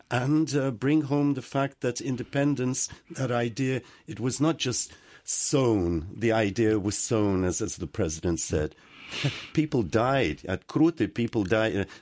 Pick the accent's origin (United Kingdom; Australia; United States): United Kingdom; because I'm from Britain originally